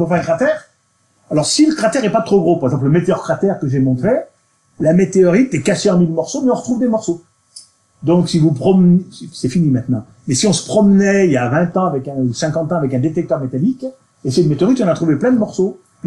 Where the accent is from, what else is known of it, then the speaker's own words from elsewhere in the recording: Auvergne-Rhône-Alpes, France; Je suis auvergnat, je me permets d'accueillir les auvergnats.